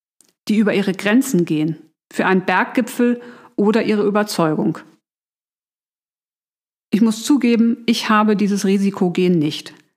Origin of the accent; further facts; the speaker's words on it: Hamburg, Germany; Ich bin waschechte Hamburgerin, Autorin, Mutter und Gründerin.